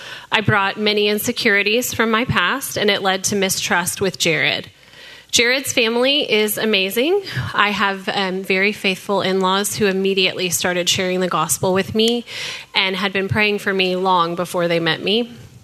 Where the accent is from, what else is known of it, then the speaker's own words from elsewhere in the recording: Dallas, Texas, United States; I was born and raised here in Dallas.